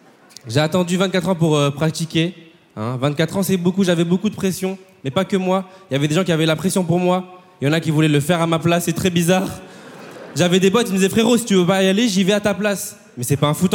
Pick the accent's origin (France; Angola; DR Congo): France; Bordeaux, Nouvelle-Aquitaine; Moi, je viens de Bordeaux. J'ai fait 10 heures de route.